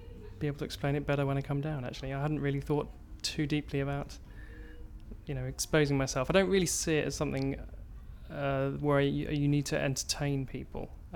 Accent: London, United Kingdom; I'm 37 and I'm from London.

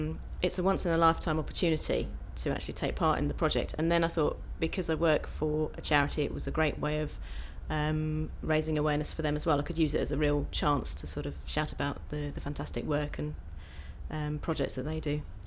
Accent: Epsom, South East England, United Kingdom; I'm 35 years old, and I'm from Epsom in Surrey.

